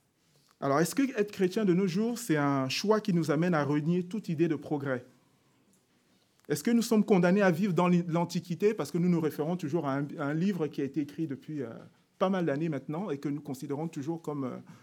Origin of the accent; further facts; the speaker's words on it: Cameroon; quand je viens du Cameroun, c'est vrai que quand je discutais avec mes copains, souvent dans les cours de récréation, au lycée, au collège